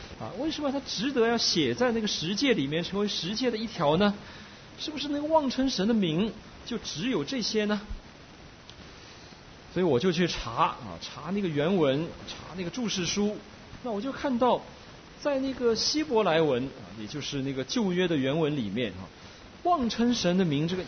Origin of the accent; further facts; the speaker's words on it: China; 那跟我们中国人一样啊，我们也是那个指天发誓，对不对？